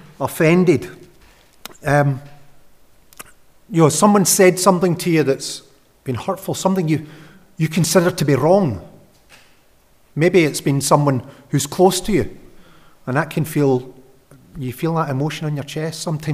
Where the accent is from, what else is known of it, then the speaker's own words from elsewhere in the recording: Johnstone, Scotland, United Kingdom; Greetings from the south of Renfrewshire. I come from Johnston